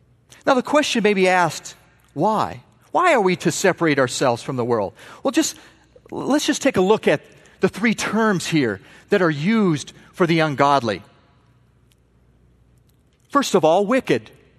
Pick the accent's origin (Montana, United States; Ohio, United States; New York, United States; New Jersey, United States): Montana, United States; I'm from Montana, a lot of wheat is grown, okay?